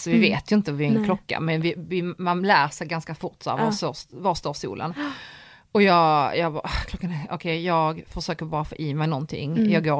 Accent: Poland; Swedish is a second language; Jag skyller på att jag är polack.

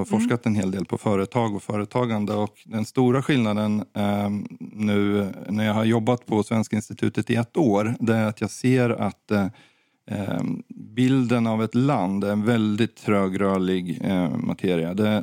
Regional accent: Sweden; Att som svensk inte kunna besöka våra närmsta syskonländer, om man säger så.

